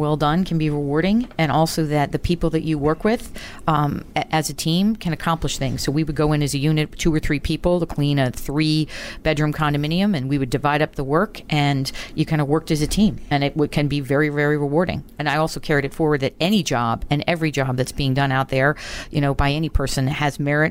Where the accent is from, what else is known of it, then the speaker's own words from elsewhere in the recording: Baltimore, Maryland, United States; Baltimore, Maryland.